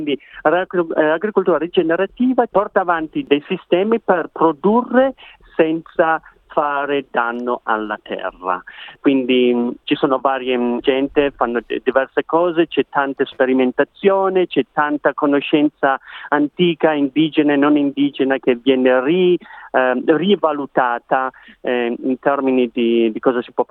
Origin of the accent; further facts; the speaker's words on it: Piedmont, Italy; io sono nato e cresciuto in provincia di Torino, in una cascina delle mucche da latte, quindi noi si andava in giro a raccogliere le erbe selvatiche